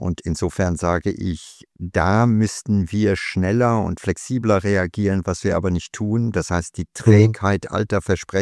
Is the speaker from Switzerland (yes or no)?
no; Luxembourg; now in Germany; ich komme aus Luxemburg